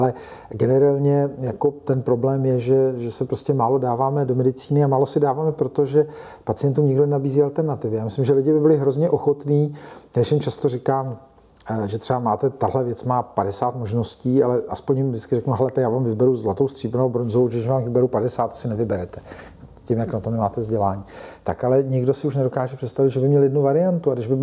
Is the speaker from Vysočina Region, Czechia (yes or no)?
yes; Vysočina Region, Czechia; přece úplně jiný potřeby máte u nás na Vysočině